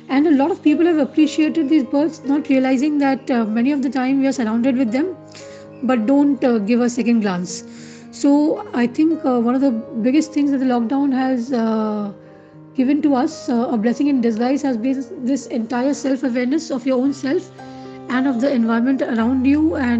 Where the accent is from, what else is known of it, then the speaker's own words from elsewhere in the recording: Mumbai, Maharashtra, India; moved away as an adult; now in Delhi, India; essentially I am from Bombay and I moved to Delhi for work 9 years ago.